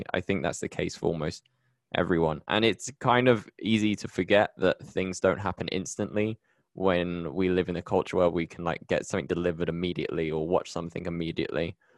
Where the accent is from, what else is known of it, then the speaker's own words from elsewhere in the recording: United Kingdom; now in Colombia; I'm British and based in Colombia